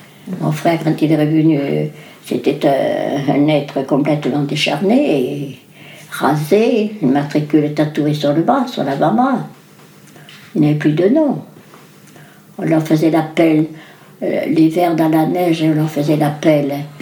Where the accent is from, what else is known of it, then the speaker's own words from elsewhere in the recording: Cahors, Occitanie, France; Je suis née à Cahors, mes parents étaient à Cahors. J'ai passé toute ma vie à Cahors. Quai de Regourges, au bord de l'Orte. Et j'y ai passé toute ma vie jusqu'à mon mariage, j'avais 23 ans là-bas.